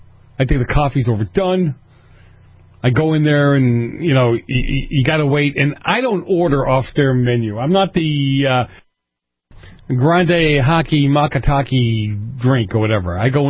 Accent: Boston, Massachusetts, United States; And when you look at this, in New England, in Boston, where I grew up

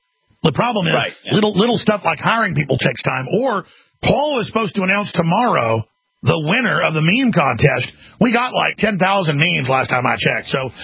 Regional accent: Dallas, Texas, United States; But I grew up in Dallas, Texas, and I saw gypsies rob and steal from people.

